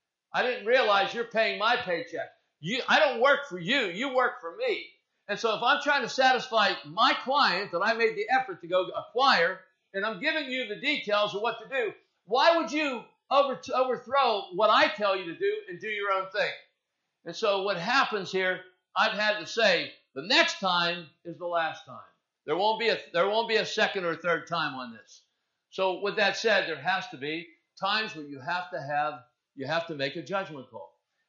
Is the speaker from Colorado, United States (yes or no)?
no; Coppell, Texas, United States; I was brought up in Coppell. Small community, but I had a lot of friends my age.